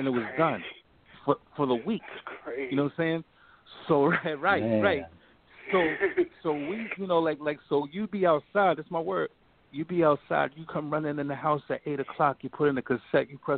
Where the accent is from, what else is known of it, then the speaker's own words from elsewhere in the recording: Queens, New York, United States; I'm from the project. I'm from Astoria Project. I'm from the Bland Project from Queens.